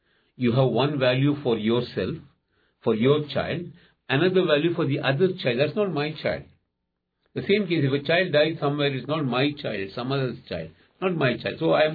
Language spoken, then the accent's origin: English; India; I'm from India, and in India there are 134 million working children.